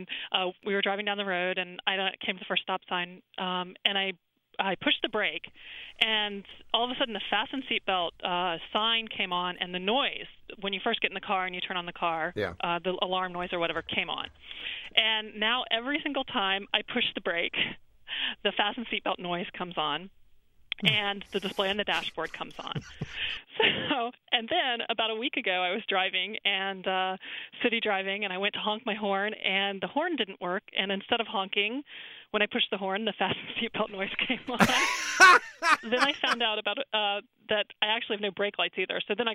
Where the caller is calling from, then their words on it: Washington, District of Columbia, United States; I'm calling from Washington, D.C.